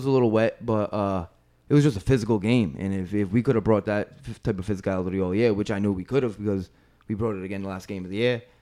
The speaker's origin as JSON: {"language": "English", "town": "Woonsocket", "region": "Rhode Island", "country": "United States", "said": "I'm from Woonsocket. I played at Woonsocket. I'm really thankful to be coaching at Woonsocket."}